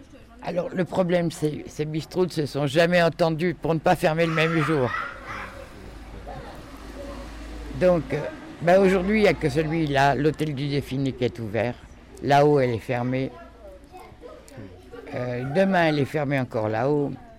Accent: Paris, Île-de-France, France; born there; Moi, je suis né à Paris et j'habitais dans la région parisienne. Ça doit être connu, Montlhéry, quand même.

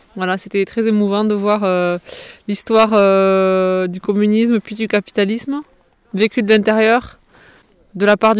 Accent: Occitanie, France; Je viens du Couserin, une petite région à l'ouest de l'Ariège.

